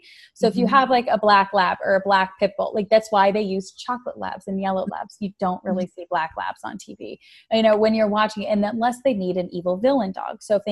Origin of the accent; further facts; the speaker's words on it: United States; like we're American